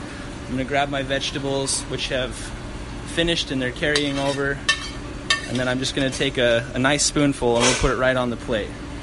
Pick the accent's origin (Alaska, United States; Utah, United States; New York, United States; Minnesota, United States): Utah, United States; now in Indianapolis, United States; I'm from Utah. I had an awesome opportunity to come out here to Indiana. Big family back at home, you know, come from mountains where we can play all day outside.